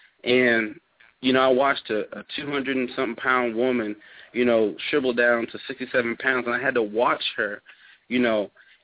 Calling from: Atlanta, Georgia, United States; I'm calling from Atlanta, Georgia.

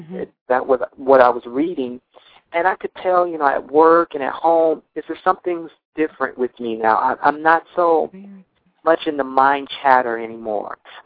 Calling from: Miami, Florida, United States; I'm calling you guys from Miami, Florida.

